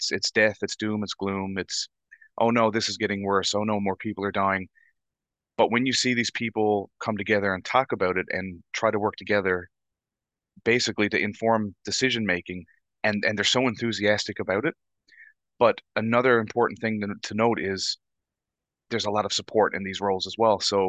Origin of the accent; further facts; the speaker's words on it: Bonavista, Newfoundland and Labrador, Canada; Because I know from experience in my hometown, Bonavista